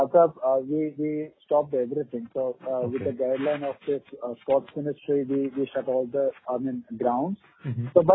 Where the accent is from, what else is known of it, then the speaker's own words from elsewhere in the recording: Kerala, India; because I'm from Kerala, and Kerala is not really good for hockey.